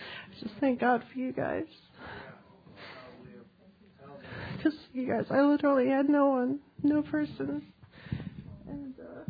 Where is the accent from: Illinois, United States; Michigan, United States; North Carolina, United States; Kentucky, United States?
Illinois, United States; now in California, United States; But I had gone out to California, because I'm not actually from there. I'm from the Chicago suburbs.